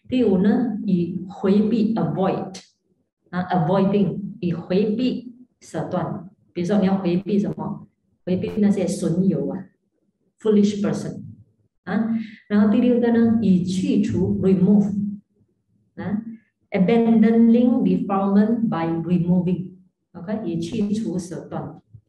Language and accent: Chinese; Malaysia; now in United States; 你要记得我是来自马来西亚的，我不是 local born American 呢，我是来自马来西亚的。